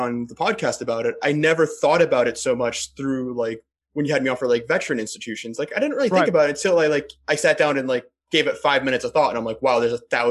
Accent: Boston, Massachusetts, United States; I was pretty ignorant of redlining growing up in the Boston area

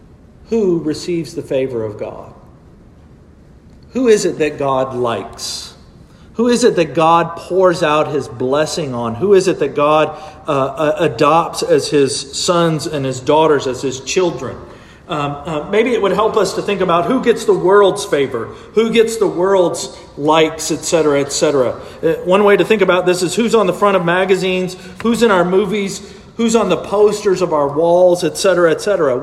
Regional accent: Bay City, Texas, United States; I grew up in Bay City, Texas. Some of y'all know where that is. Most of you are thinking about Baytown. That's not Bay City.

